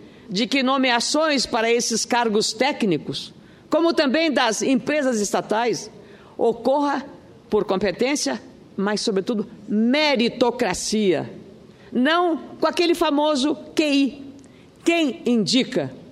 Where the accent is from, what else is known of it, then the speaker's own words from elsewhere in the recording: Rio Grande do Sul, Brazil; E eu sou do Rio Grande do Sul